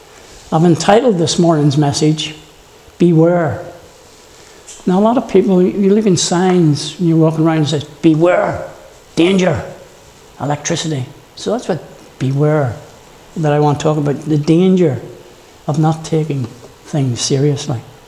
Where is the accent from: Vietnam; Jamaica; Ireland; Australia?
Ireland; Being an Irishman, fair skin, and all the rest of it, delicate little creature that I am.